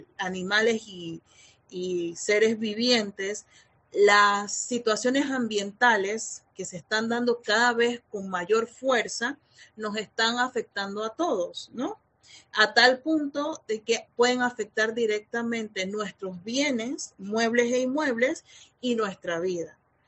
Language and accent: Spanish; Panama; hacen que nosotros como panameños estemos peleando por otros tipos de políticas